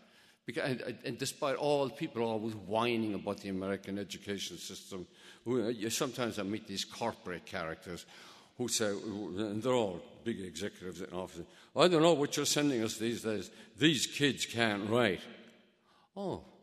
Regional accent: Ireland; So she started asking me about myself, and I said, about growing up in Ireland.

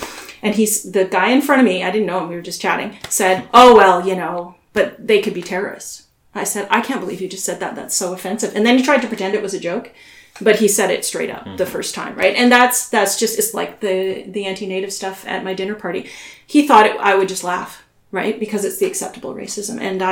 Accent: Toronto, Ontario, Canada; Pardon me, I'm from Toronto.

